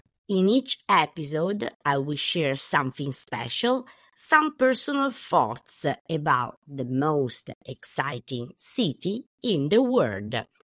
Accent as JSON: {"language": "English", "country": "Italy", "moved": "yes", "lives_now": "New York, United States", "said": "I moved here 9 years ago from Italy."}